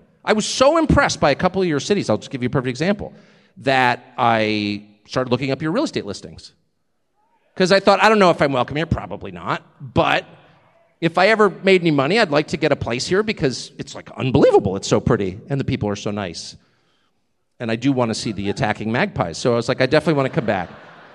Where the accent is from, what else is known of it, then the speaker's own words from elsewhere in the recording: United States; I have the great advantage of coming from a country that was born in dislike of the English, even though, obviously, I am part English, heavily English.